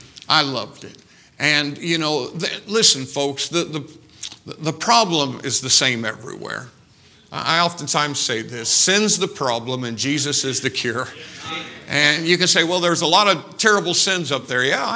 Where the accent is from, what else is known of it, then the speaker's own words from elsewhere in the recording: Jasonville, Indiana, United States; Now, I had a lot of experience because I was raised in Jasonville.